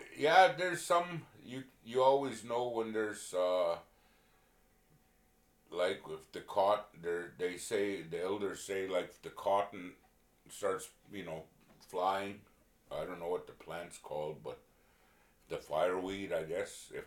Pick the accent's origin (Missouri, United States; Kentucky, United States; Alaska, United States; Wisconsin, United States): Alaska, United States; Holy Cross; I grew up in Holy Cross, and I was born November 1972.